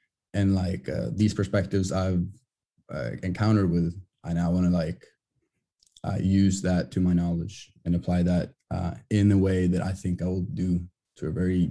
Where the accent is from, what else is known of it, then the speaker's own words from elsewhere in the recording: Norway; I'm from Norway, 23 years old.